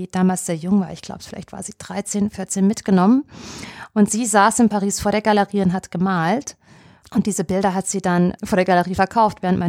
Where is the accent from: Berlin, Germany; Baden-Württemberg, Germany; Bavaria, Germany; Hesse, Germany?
Hesse, Germany; Frankfurt; also born or lived in Hamburg / New York; Ich bin ja eigentlich aus Hamburg, mein erstes Lebensjahr. Dann haben wir mehrere Jahre in Frankfurt gewohnt